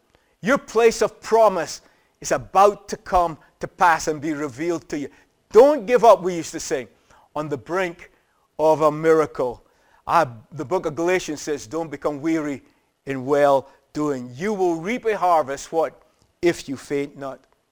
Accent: Nigeria; I would say, yeah, I'm Nigerian. And the interesting thing is, you know, the Nigerians would look at me and they would go, yeah, we can see that. Yeah, definitely Nigerian.

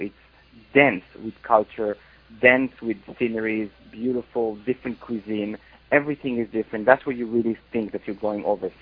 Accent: Israel; now in United States; I'm originally from Israel

